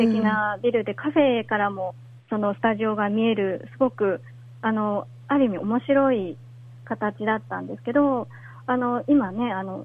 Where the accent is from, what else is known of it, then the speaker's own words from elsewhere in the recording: Uji, Kyoto, Japan; 一つが私の地元の宇治にもできまして